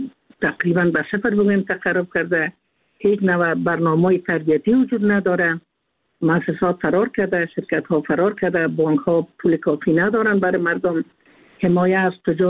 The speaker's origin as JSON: {"language": "Persian", "country": "Afghanistan", "said": "هر یک ما افغان هستیم، احساس بسیار خوب داریم، احساس بسیار قوی داریم برای وطن ما"}